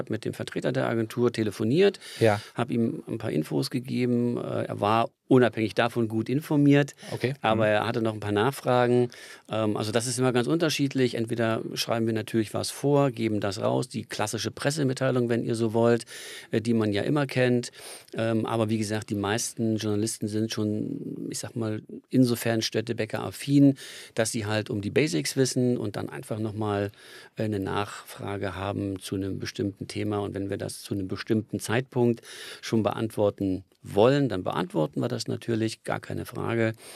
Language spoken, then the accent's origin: German; Grimma, Saxony, Germany; born there; Man hört es mir vielleicht an, ich bin in Grimma geboren.